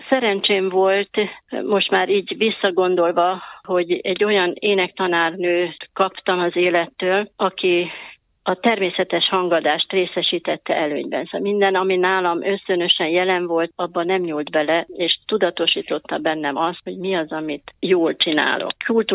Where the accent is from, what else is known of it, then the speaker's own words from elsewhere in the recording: Nagykanizsa, Zala, Hungary; born there; Én Nagykanizsán, ebben a dalai kis kereskedővárosban születtem. A 48-as év, ebből már kiderül, hogy milyen régóta vagyok a Földön.